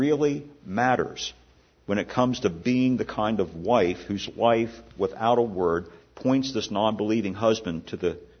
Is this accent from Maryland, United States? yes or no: yes; Maryland, United States; She was, I think, from Virginia. I was from Western Maryland.